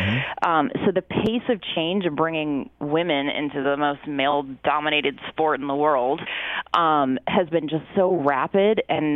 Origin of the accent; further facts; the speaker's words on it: Chicago, Illinois, United States; I grew up in Chicago, as you know.